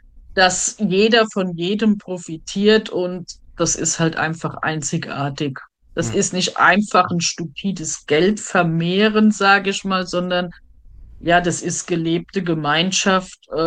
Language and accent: German; Germany; ich komme aus Deutschland, lebe in der Nähe von Mainz